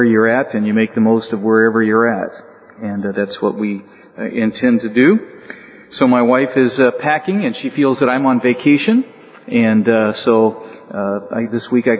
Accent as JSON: {"language": "English", "town": "Los Angeles", "region": "California", "country": "United States", "tie": "born or raised there", "lives_now": "Waverly, United States", "said": "So I grew up in Los Angeles, so it's not something I've not experienced before"}